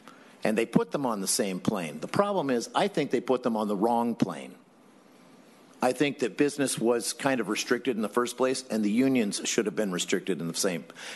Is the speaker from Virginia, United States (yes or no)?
no; Illinois, United States; I was raised in Illinois. So Lincoln-Douglas debates is a big deal where I came from.